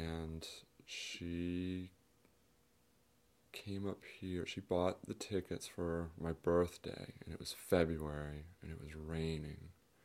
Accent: Deltaville, Virginia, United States; also born or lived in New York City; I'm originally from Virginia, tiny little town called Deltaville, which is right on the Chesapeake Bay between two fairly large rivers.

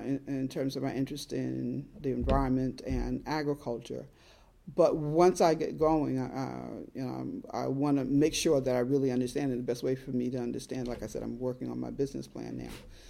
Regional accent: Aliquippa, Pennsylvania, United States; also born or lived in Harlem, New York; Me as a child, I was born in Harlem Hospital. 3 weeks later, my mother and father went back to where my mother grew up in Aliquippa, Pennsylvania.

